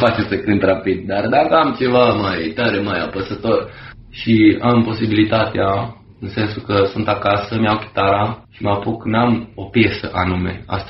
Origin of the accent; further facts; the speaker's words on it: Vulcan, Hunedoara County, Romania; also born or lived in Deva; Eu sunt din Vulcan, by the way, și cam de acolo am plecat împreună cu familia, de am ajuns la Deva, tata cu serviciu și mama mea apoi angajându-se și ea tot aici.